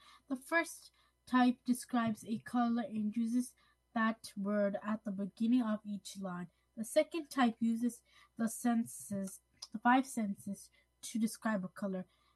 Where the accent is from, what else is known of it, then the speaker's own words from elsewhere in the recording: Hudson, New York, United States; I'm 10 years old, and I'm also from Hudson.